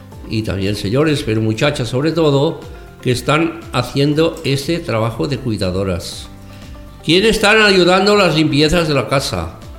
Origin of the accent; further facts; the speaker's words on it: Arbúcies, Catalonia, Spain; Yo soy evidentemente catalán, soy hijo de Arbúcias